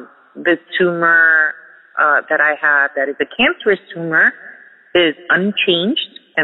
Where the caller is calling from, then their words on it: New Jersey, United States; I'm calling you from New Jersey.